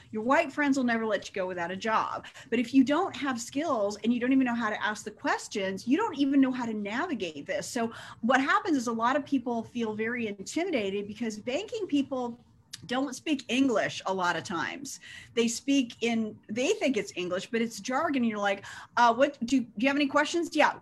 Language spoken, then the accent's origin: English; California, United States; I grew up outside of Berkeley, so I thought I was a little Miss Liberal.